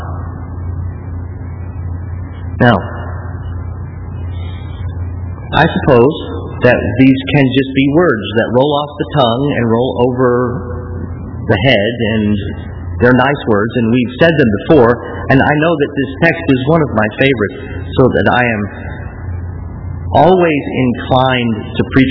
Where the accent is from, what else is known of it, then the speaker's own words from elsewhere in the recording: St. Louis, Missouri, United States; I remember when I was growing up in St. Louis, I had relatives that lived in Granite City, Illinois.